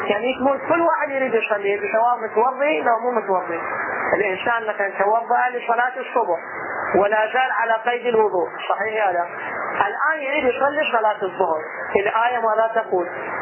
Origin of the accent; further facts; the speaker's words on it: Karbala, Karbala Governorate, Iraq; العام الماضي احنا من كربلاء انا رحت